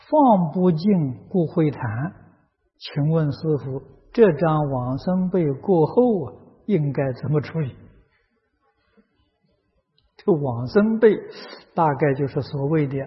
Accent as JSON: {"language": "Chinese", "region": "Guizhou", "country": "China", "tie": "born or raised there", "said": "我过去小时候在贵州念书啊"}